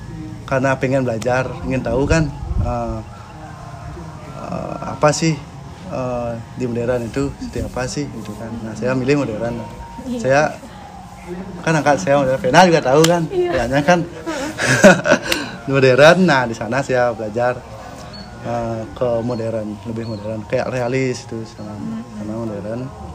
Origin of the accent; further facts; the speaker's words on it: Batuan, Bali, Indonesia; Saya dari Batuan.